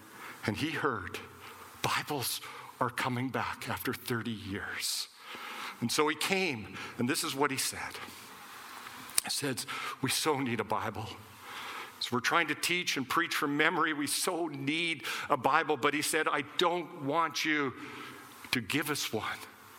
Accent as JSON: {"language": "English", "town": "Ottawa", "region": "Ontario", "country": "Canada", "tie": "born or raised there", "said": "You see, I grew up in Ottawa. I'd seen Parliament many times."}